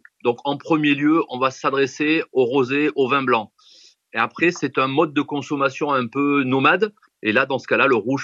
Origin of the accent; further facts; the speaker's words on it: Bordeaux, Nouvelle-Aquitaine, France; Et le vin est passé par là en tant que pur bordelais.